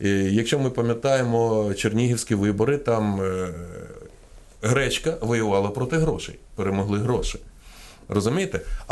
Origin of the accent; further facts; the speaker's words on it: Kyiv, Ukraine; Бо я киянин, я хочу в цьому місті жити.